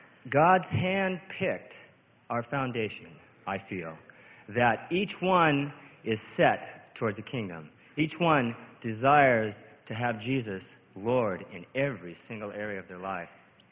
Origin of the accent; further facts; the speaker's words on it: Spokane, Washington, United States; from Spokane, Washington.